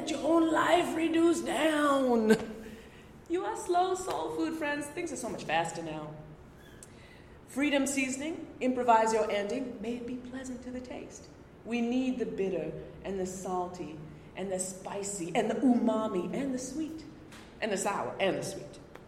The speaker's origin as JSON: {"language": "English", "town": "Montreal", "region": "Quebec", "country": "Canada", "tie": "born or raised there", "also_born_or_lived": "Vancouver / Istanbul", "said": "So I grew up in Montreal. I lived away from Montreal for many years. I grew up here, and when I was in my mid-20s or so, I moved to Vancouver. And then a little while after that, I moved to Istanbul. And then I moved back to Vancouver, and then I moved back here."}